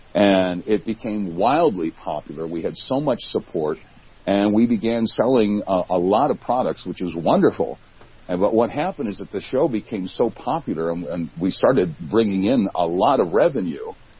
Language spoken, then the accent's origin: English; New York City, New York, United States; also born or lived in Buffalo; Because I grew up in New York City. I mean, I spent my wonder years in Brooklyn and Manhattan.